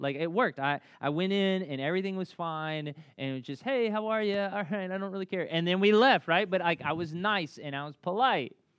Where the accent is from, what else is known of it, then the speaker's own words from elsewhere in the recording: Memphis, Tennessee, United States; moved away; And you know, like I grew up in Memphis. You know, when you go to your hometown